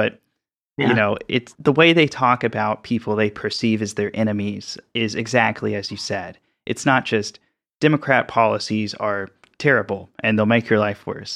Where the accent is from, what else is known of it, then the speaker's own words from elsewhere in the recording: the South, United States; I was raised in the South, you know.